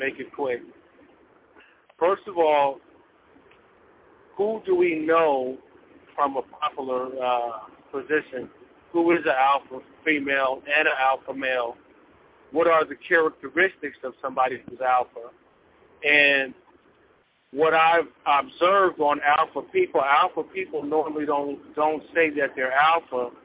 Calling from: Arkansas, United States; Yes, I'm calling from Arkansas.

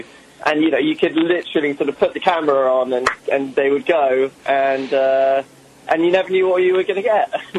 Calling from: Santa Monica, California, United States; I'm in Santa Monica, Los Angeles.

